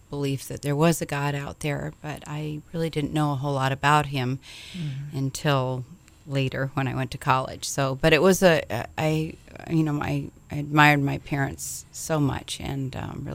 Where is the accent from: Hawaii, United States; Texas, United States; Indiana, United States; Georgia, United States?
Hawaii, United States; Well, I grew up in Hawaii, in the paradise of the Pacific, and I had a pretty idyllic life. My father was a hotelman here on Waikiki